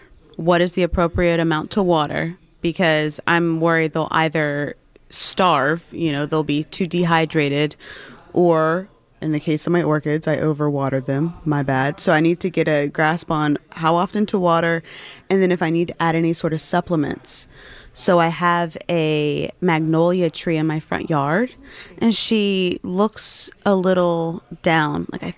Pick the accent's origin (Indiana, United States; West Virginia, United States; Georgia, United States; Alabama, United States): West Virginia, United States; And I'm born and raised in West Virginia, went to boarding school in Washington, D.C., my undergraduate's from Florida State and Tallahassee